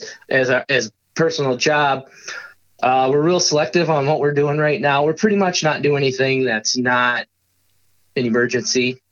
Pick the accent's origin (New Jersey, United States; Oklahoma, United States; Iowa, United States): Iowa, United States; I'm from Iowa.